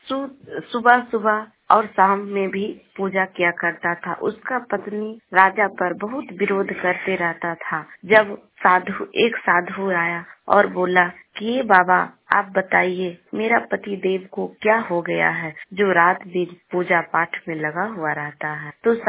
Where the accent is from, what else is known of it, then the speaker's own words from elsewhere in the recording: Bihar, India; मैं गोवा से शेखपुरा से बोल रही हूँ, पटना जिला के रहने वाली हूँ।